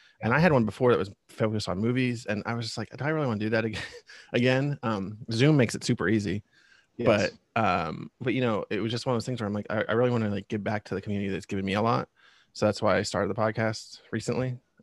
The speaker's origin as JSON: {"language": "English", "town": "Reading", "region": "Pennsylvania", "country": "United States", "tie": "born or raised there", "said": "I'm born and raised in Reading, Pennsylvania, and, you know, 37, so been around a little bit."}